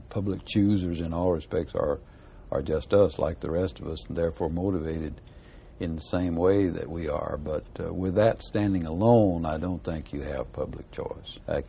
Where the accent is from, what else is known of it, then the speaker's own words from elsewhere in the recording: the South, United States; it did stem from my basic cultural heritage